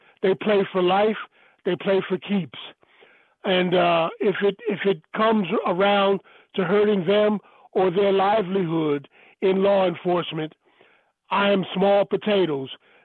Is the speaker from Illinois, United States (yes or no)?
no; Washington, District of Columbia, United States; And I grew up there on Stanton Road in Southeast, and we had a pool that we could walk to in Stanton Dwellings.